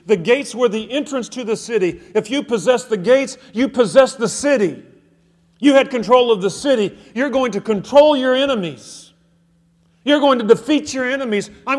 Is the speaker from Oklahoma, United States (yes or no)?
no; California, United States; I grew up in Southern California. We'd go to the beach and miles and miles and miles of beach